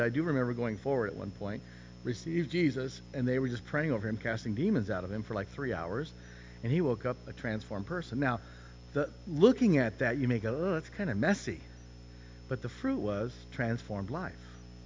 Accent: United States; I want to go to bed because I'm an American. We go to bed earlier.

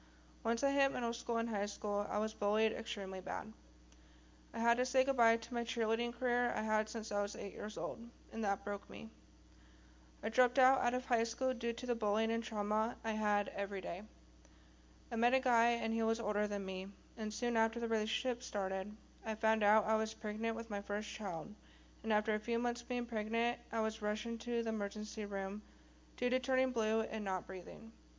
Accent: Tacoma, Washington, United States; I'm 26 years old, and I grew up in Tacoma, Washington, and I have an older brother and sister.

